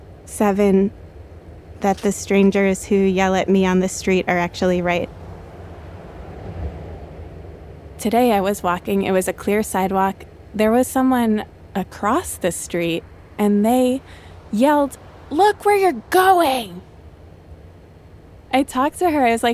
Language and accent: English; New York City, New York, United States; that is not familiar to me as a New Yorker.